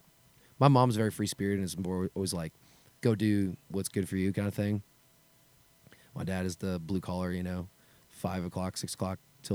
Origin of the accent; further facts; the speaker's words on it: Canada; I'm also from Canada.